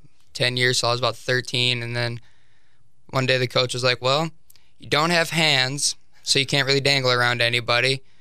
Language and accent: English; Watford City, North Dakota, United States; Watford City, North Dakota.